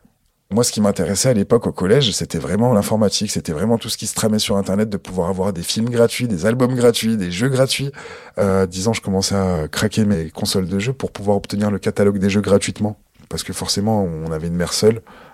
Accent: Ris-Orangis, Île-de-France, France; j'ai 30 ans. Alors j'ai grandi à Ris-Orangis dans l'Essonne.

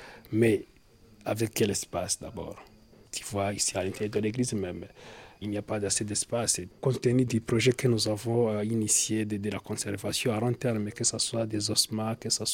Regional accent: Nyamata, Eastern Province, Rwanda; on est originaire de Nyamata, nous deux.

